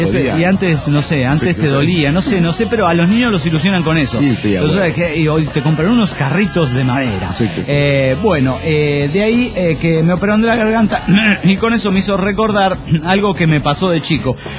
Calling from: Mexico City, Mexico; del DF mexicano.

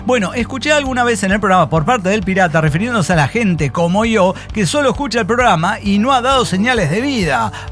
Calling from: Saltillo, Coahuila, Mexico; Soy de Saltillo, Coahuila.

